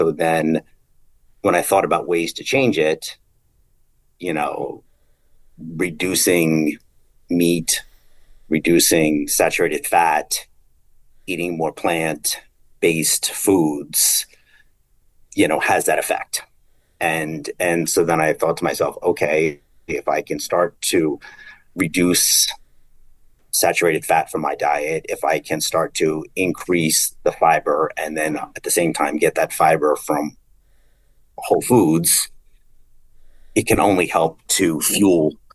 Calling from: New York City, New York, United States; Good. I'm in New York City right now and it is cold and rainy and just kind of a yucky day.

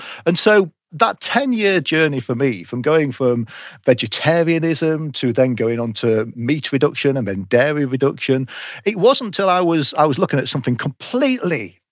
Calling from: England, United Kingdom; I am calling in from the UK over in Europe. So we're sort of in the north of the UK. So the UK's got a north-south divide like the US has the east-west divide. So we're in the north, which is perhaps a bit more industrial.

